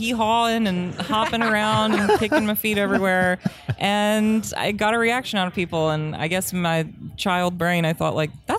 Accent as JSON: {"language": "English", "region": "North Carolina", "country": "United States", "lives_now": "Houston, United States", "said": "After I got my degree in theater, I'm from North Carolina originally. I moved to Houston for my partner at the time's job"}